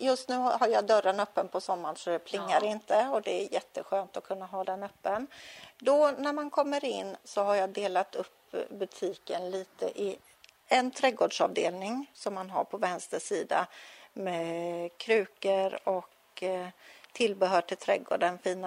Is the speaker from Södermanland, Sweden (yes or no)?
yes; Åkers styckebruk, Södermanland, Sweden; now in Nossebro, Sweden; Från början kommer jag från Sörmland, Åkers styckebruk som ligger mellan Strängnäs och Mariefred.